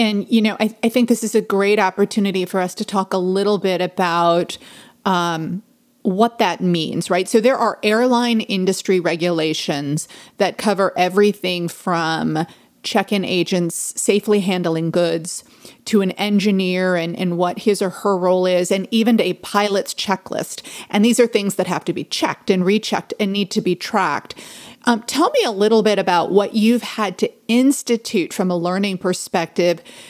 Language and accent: English; Dallas, Texas, United States; accent: twang; I am from Dallas, Texas originally. And every time I talk to one of my relatives or somebody from my home state, generally the accent pops through. So it is quite possible that you'll hear just a little bit of a twang